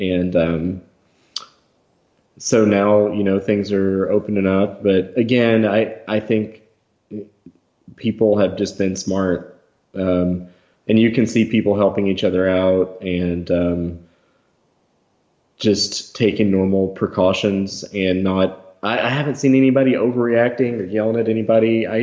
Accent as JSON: {"language": "English", "country": "United States", "said": "I'm like, I'm American. I know you won't trust me"}